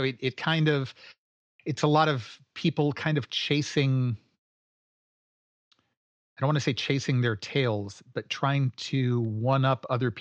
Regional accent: Michigan, United States; I grew up outside of Detroit, so I know how bad the Lions are.

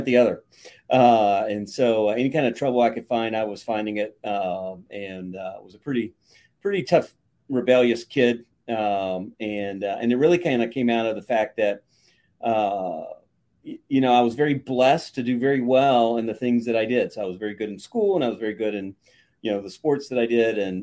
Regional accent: Florida, United States; I grew up in Florida and kind of moved all around early in my life, because my dad originally was a Boilermaker

